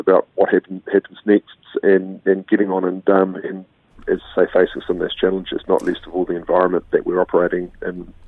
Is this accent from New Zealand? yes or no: yes; New Zealand; being a New Zealander